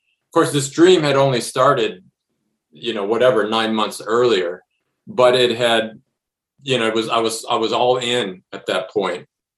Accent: Brownsville, Texas, United States; I did not have a in any way, shape, or form a literary background when I was growing up in Brownsville, or when I left Brownsville, and when I went to UT as an undergrad

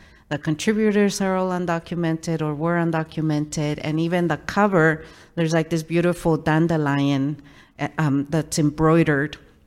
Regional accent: Los Angeles, California, United States; also born or lived in Mexico; and I came from Mexico when I was nine. So we have a shared experience, and they grew up in Brooklyn and I grew up in Los Angeles.

